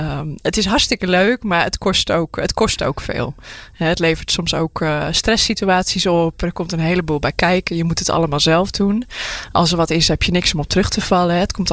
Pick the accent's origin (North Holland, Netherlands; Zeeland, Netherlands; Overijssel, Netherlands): North Holland, Netherlands; Ik kom uit Noord-Holland, West-Friesland.